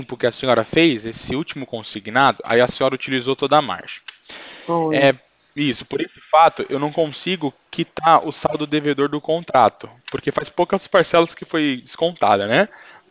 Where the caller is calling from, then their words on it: São Paulo, Brazil; interior do de São Paulo.